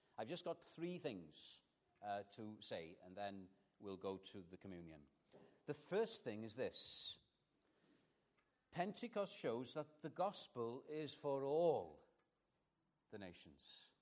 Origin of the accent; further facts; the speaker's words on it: Wales, United Kingdom; I'm a Welshman myself.